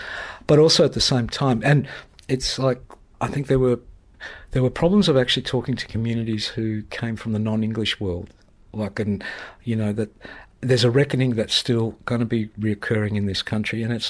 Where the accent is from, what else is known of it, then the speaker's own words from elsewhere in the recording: Melbourne, Victoria, Australia; I'm talking as an Australian, being in Melbourne at that time as a young kid was really exciting.